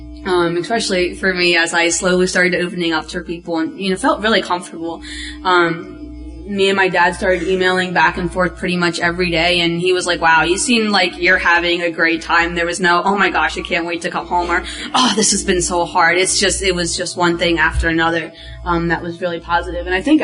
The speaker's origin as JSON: {"language": "English", "region": "La Paz", "country": "Bolivia", "tie": "born or raised there", "said": "the last city that we were in, my hometown, was La Paz."}